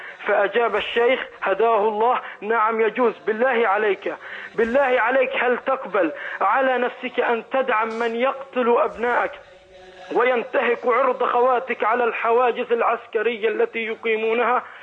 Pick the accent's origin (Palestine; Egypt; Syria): Palestine; Tulkarm, Tulkarm Governorate; أنا ابن فلسطين من مدينة تلكرم